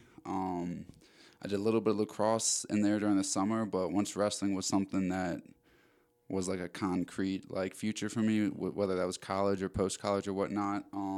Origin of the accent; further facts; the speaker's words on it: Maryland, United States; moved away as an adult; Yeah, I'm originally from Maryland. Was born and raised there, and then I got recruited from Arizona State to wrestle there in college.